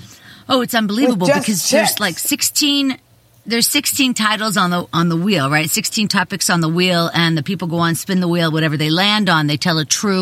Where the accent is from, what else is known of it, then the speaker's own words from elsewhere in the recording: Pittsburgh, Pennsylvania, United States; Okay, I'm from Pennsylvania as well. Pittsburgh.